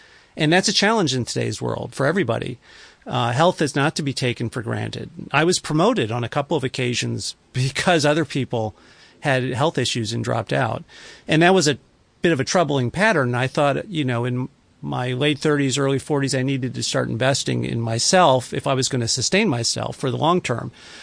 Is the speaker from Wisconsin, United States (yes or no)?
no; Chicago, Illinois, United States; And by the way, I grew up in Chicago, so it was an urban environment, not a lot of nature besides a few trees growing in front of the house.